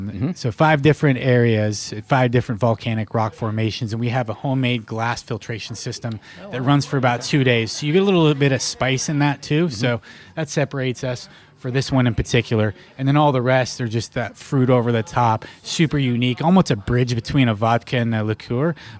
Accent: Pacific Northwest, United States; also born or lived in Nevada; So my background, I grew up in the Pacific Northwest, so that's true to my heart.

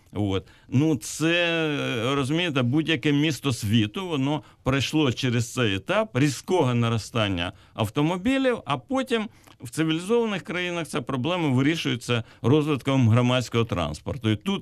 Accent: Kyiv, Ukraine; я це кажу як киянин

